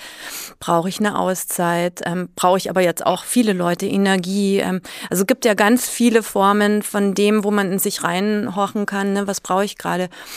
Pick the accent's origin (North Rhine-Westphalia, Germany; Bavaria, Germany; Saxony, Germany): Bavaria, Germany; Munich; born there; Also ich bin zwar gebürtige Münchnerin, am Land aufgewachsen